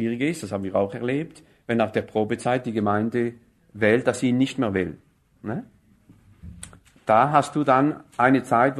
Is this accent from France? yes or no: yes; France; Bei uns in Frankreich gibt es nicht viel.